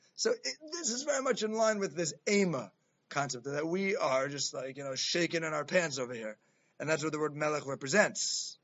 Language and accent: English; United States; I was surprised by the Mishnah Berurah there because I'm also American.